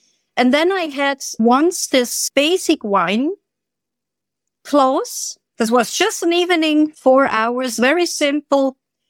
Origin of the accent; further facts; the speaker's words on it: Switzerland; English is a second language; now in Bosnia and Herzegovina; Actually, I'm coming from Swiss. I'm from Switzerland. I'm Swiss. And I live here in Bosnia and Herzegovina since 2018. First year in Sarajevo, and now we moved to my beloved Herzegovina, the southern part of Bosnia and Herzegovina.